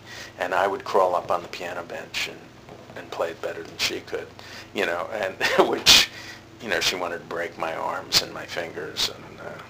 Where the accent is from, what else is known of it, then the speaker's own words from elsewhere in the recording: New York, United States; I'm born and raised in New York.